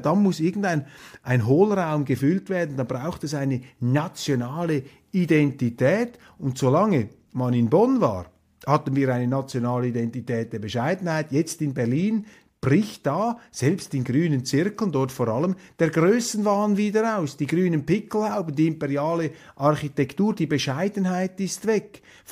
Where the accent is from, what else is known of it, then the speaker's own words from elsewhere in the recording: Switzerland; Wir hoffen es als Schweizer. Denn vom Wohl Deutschlands hängt ja auch das Wohl der Schweiz ab.